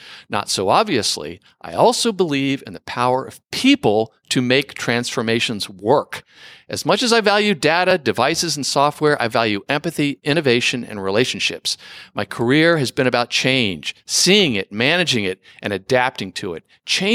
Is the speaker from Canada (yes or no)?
no; Mumbai, Maharashtra, India; moved away as an adult; now in United States; I grew up in Bombay, India, receiving a degree in economics and advanced mathematics from the University of Bombay. I then came to the United States